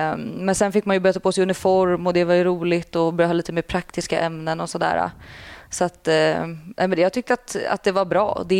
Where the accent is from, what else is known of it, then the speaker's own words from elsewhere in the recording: Tyresö, Stockholm County, Sweden; I Tyresö.